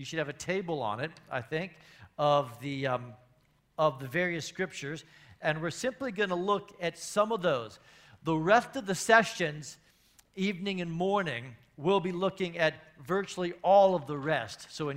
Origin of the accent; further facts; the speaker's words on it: United States; If you're like me, I grew up in the States.